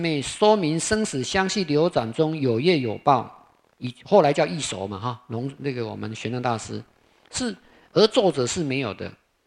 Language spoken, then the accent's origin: Chinese; Taiwan; 我们台湾话就是这棒最老